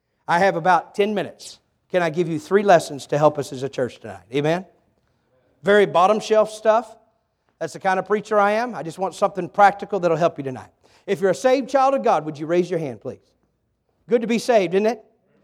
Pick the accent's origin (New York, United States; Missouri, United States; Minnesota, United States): Missouri, United States; Campbell; 1975, we lived in a little town of Clarkton, but I grew up in Campbell.